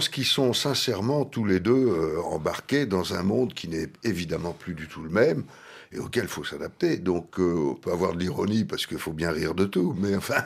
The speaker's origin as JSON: {"language": "French", "region": "Normandy", "country": "France", "said": "viens d'une région où il y a des falaises, comme en Angleterre, qu'il est question de falaises qui s'effondrent et qu'il y a plusieurs centrales nucléaires dans ma région d'origine, dans le pays de Caux."}